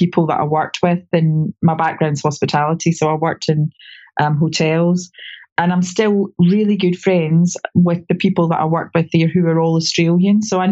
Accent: Scotland, United Kingdom; I'm Scottish, I'm blonde, and I wear pink.

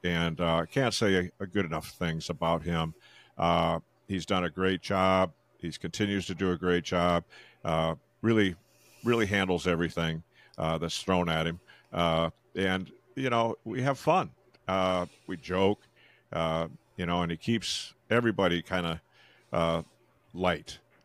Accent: Madrid, Iowa, United States; I was from Madrid.

